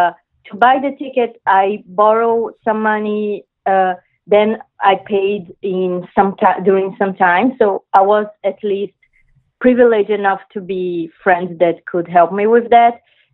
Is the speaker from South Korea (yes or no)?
no; Brazil; English is a second language; as an example, I'm from Brazil.